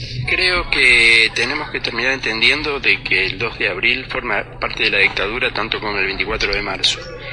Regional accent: Argentina; que nos merecemos como argentinos pacificar y no dividir.

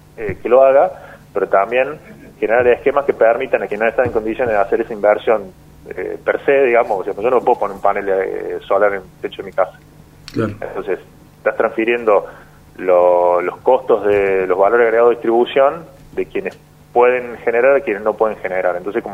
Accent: Córdoba, Argentina; si bien yo soy cordobés

